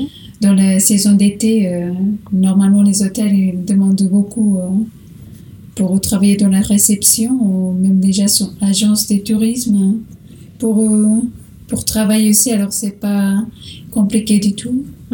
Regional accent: Portugal; French is a second language; moved away as an adult; now in France; Du Portugal.

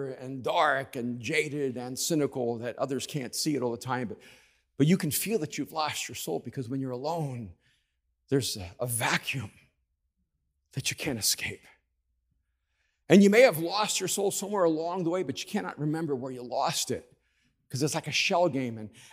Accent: El Salvador; moved away; And I'm an immigrant from El Salvador, and I've lost my passport. Never lose your passport when you're from El Salvador when you're going through Germany.

